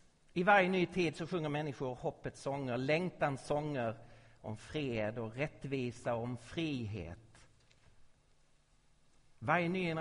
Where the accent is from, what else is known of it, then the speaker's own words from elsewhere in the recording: Skåne, Sweden; Det är ju ingen hemlighet att jag är skåning.